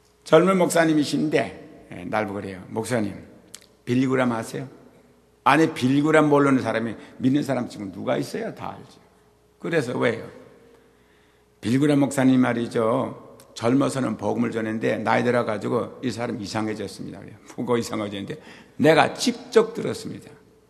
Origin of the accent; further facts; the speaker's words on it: South Korea; 저는 아마 이 한국 사람으로서는 컴퓨터 제일 먼저 사용하는데 한 사람이 볼 수도 있겠죠.